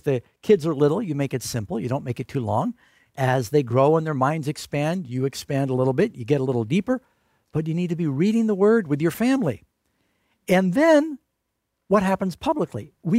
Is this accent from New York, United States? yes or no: yes; New York City, New York, United States; I grew up in New York City. We barely speak English where I grew up.